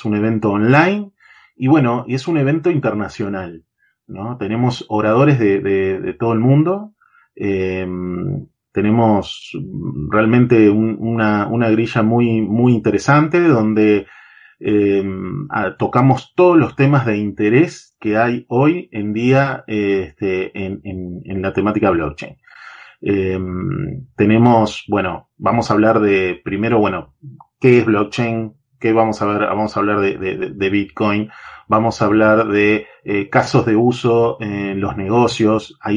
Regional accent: Uruguay; Yo soy de Uruguay y acá empezamos digamos, había muy poca gente que estaba en el tema.

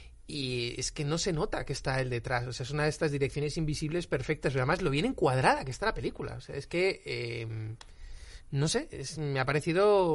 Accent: Madrid, Community of Madrid, Spain; Sí, pero yo viví muy cerquita de aquí. Mi infancia la pasé en la Elipa, entonces está nada, aquí al lado. O sea, muy cerquita.

